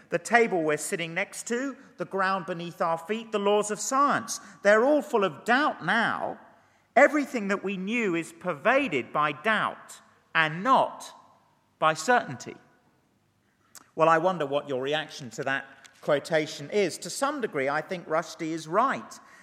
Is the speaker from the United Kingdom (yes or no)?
yes; England, United Kingdom; an interesting experience being an Englishman abroad for the last 10 weeks.